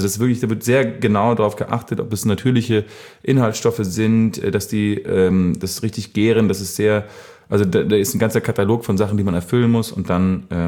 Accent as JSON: {"language": "German", "town": "Bad Laasphe", "region": "North Rhine-Westphalia", "country": "Germany", "tie": "born or raised there", "said": "Ich habe ein Bier aus meiner Heimat mitgebracht. Und zwar aus dem kleinen, feinen Ort Bad Larswe, wo ich aufgewachsen bin."}